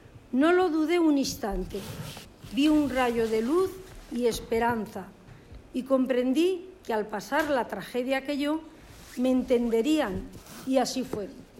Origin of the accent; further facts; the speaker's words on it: Valencia, Valencian Community, Spain; madre de Emilio José, y vengo de Valencia